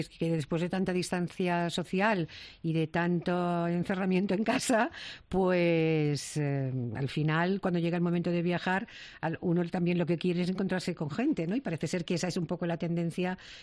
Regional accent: Spain; que parece ser que somos muchos los españoles que estamos ya preparando

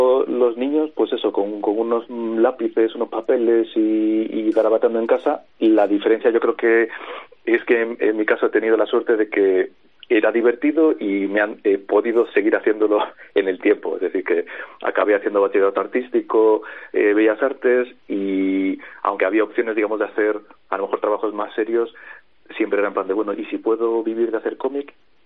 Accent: Spain; he nacido y he crecido en España, en donde el mercado del cómic no es muy grande

